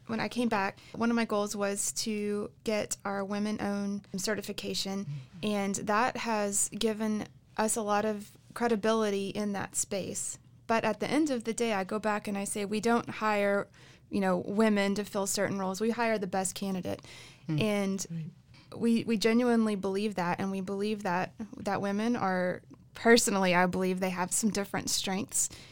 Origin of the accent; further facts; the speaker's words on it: Fort Worth, Texas, United States; we moved our family back home, which I'm from Fort Worth, so glad to be back.